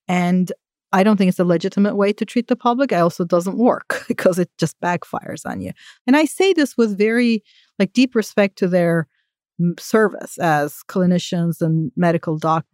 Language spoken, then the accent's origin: English; Turkey; I grew up in Turkey and tap water wasn't considered safe